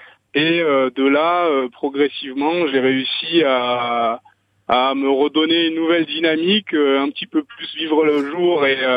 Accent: Auvergne-Rhône-Alpes, France; moi, si vous voulez, à la base, je suis de Savoie.

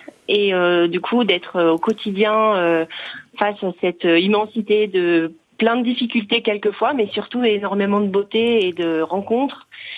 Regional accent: Bourgogne-Franche-Comté, France; je ne suis pas née en Savoie, mais je suis quand même née en montagne parce que je suis native du Jura.

